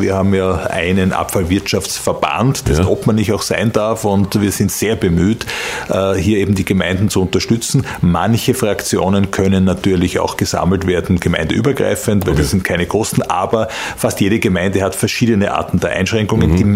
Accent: Perchtoldsdorf, Lower Austria, Austria; nur aus dem Bezirk Mödling, beginne mit meiner Heimatgemeinde.

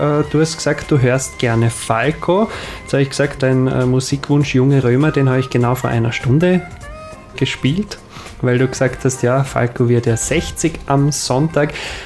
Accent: Pottenstein, Lower Austria, Austria; also ich bin aus Bottenstein, bin ich. Trennt uns quasi nur Berndorf.

